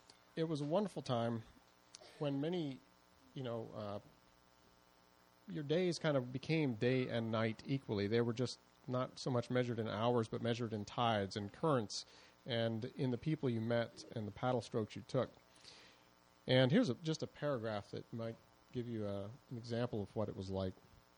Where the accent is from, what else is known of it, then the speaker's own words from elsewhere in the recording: Midwest, United States; I grew up in the Midwest, as many of you might know, in the heartland.